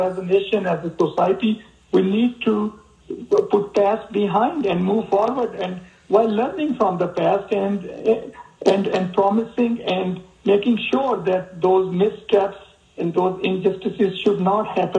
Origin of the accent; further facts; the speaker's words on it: United States; as a young physician and as an American who has nothing to do with those terrorists, had to go through this indignity.